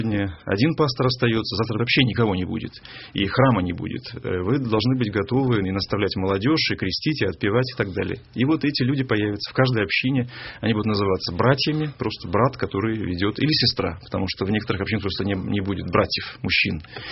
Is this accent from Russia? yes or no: yes; Moscow, Russia; also born or lived in Vladivostok, Russia; Да, мы жили в Москве. Хоть я родился в Владивостоке, там мой отец инженером проработал пару лет. И вот вернулись опять в Москву.